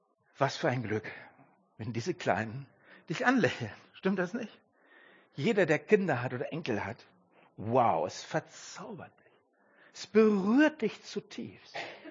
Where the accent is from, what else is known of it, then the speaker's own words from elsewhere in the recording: North Rhine-Westphalia, Germany; ich komme aus dem Ruhrpott, Leute.